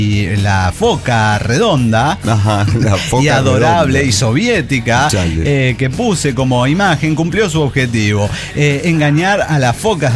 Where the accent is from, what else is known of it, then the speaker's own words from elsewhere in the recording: Coahuila, Mexico; de Salteo, Coahuila.